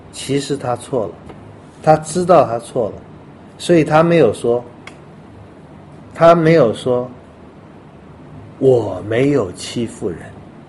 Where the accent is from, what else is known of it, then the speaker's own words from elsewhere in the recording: Taiwan; 我是台湾的，来到任何一个国家都是比较哎呦，语言也不通啊